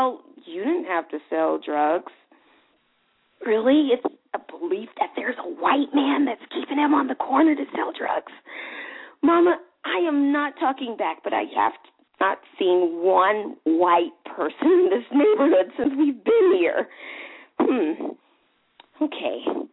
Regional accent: Inditam, Cameroon; I'm from Cameroon and the village called Inditam, mm-hmm. and I'm from the Tikar tribe.

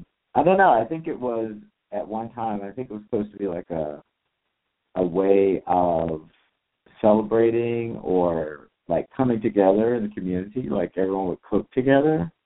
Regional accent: the South, United States; I mean, I'm from the South, which everyone knows.

